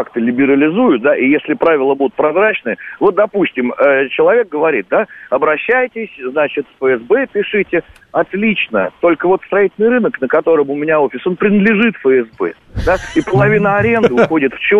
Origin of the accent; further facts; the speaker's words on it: Moscow Oblast, Russia; я из Подмосковья.